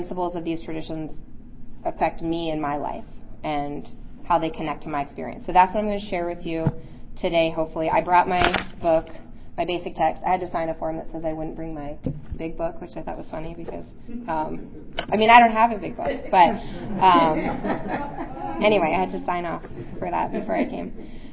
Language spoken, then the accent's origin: English; Virginia, United States; So then I was like, okay, I'm from Virginia. I'll move to Wyoming, and then I'll be fine.